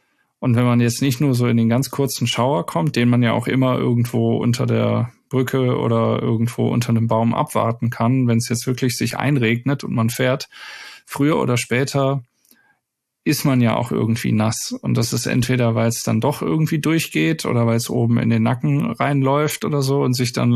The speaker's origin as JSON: {"language": "German", "town": "Wuppertal", "region": "North Rhine-Westphalia", "country": "Germany", "tie": "born there", "said": "ich bin gebürtig aus Wuppertal, was ja den Ruf hat, durchaus auch schon mal ein übles Regenloch zu sein."}